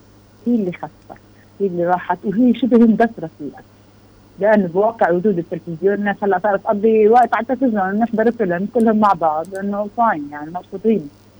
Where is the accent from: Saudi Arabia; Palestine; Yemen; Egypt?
Palestine; أنا فلسطيني وما فيش إيش بثبت إنه هو فلسطيني